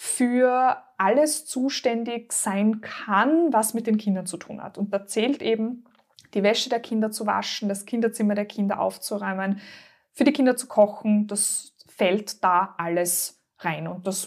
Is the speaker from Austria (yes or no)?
yes; Austria; Und gerade als Österreicherin war ich es gewohnt, dass am Sonntag nicht viel passiert.